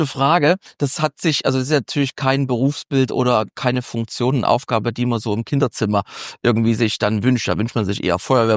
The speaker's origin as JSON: {"language": "German", "region": "Saxony", "country": "Germany", "tie": "born or raised there", "said": "Ich bin ja gebürtiger Sachse."}